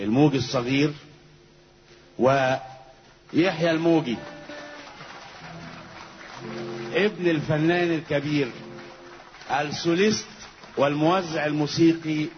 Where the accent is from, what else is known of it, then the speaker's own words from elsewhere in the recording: Egypt; وباسمي كمصري وباسم كل المصريين